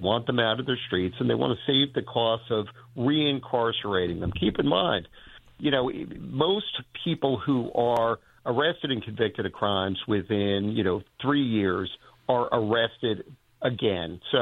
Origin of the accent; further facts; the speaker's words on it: Baltimore, Maryland, United States; we got plenty in my hometown of Baltimore. We could send them.